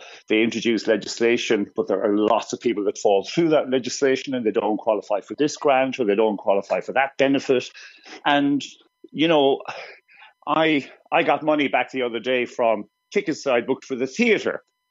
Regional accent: Ireland; moved away as an adult; carrying all that baggage about being Irish, being really self-conscious of being in kind of, I don't know, what was then a kind of a hostile environment, if you want. It certainly wasn't popular to be Irish in London in those days.

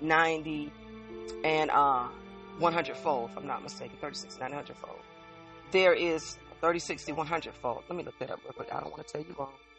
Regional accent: South Carolina, United States; also born or lived in Jersey City, United States; now in North Carolina, United States; was raised and was born in Jersey City, but raised in South Carolina and planted in North Carolina.

